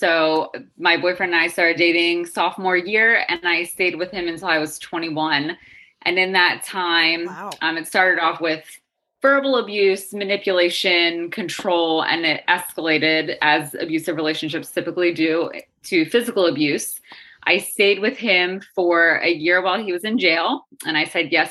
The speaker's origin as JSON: {"language": "English", "region": "Delaware", "country": "United States", "tie": "born or raised there", "lives_now": "Kennett Square, United States", "said": "So I recently moved to Kennett Square, Pennsylvania. I grew up in Delaware."}